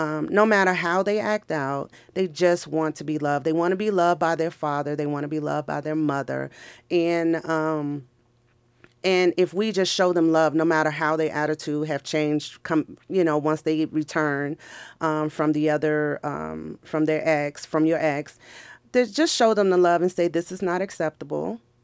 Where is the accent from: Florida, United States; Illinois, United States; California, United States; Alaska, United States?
Illinois, United States; Chicago; also born or lived in Missouri / Tennessee / Texas; I'm originally from Chicago. I went to school in the state of Missouri and left and went to Tennessee, was married and moved to Texas and now here.